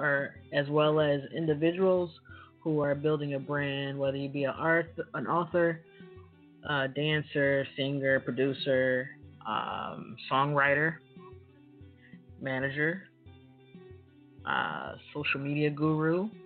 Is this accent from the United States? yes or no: yes; Ohio, United States; also born or lived in California / Tennessee / Georgia; now in Florida, United States; I'm originally from Ohio. I've lived in Cali, went to college in Nashville, Tennessee. I've lived in Georgia, and now I'm here in Florida.